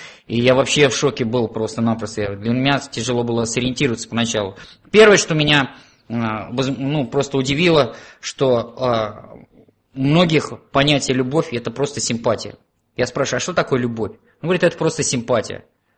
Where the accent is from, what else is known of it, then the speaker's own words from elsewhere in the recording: Russia; born there; moved away; Я родился на Волге, приехал сюда, увидев Енисей, это бурная река